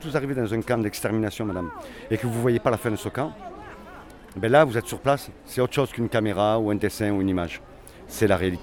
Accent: France; je suis d'obédience musulmane. Ça, c'est pas un souci, ça. Mais ça, c'est privé, c'est moi. Moi, je suis français

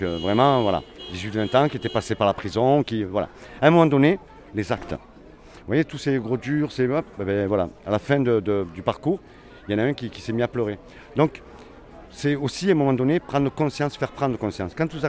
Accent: France; je suis d'obédience musulmane. Ça, c'est pas un souci, ça. Mais ça, c'est privé, c'est moi. Moi, je suis français

